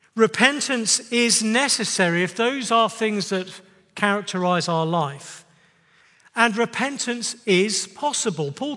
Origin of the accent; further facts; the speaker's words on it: England, United Kingdom; I'm English. We don't do things like that.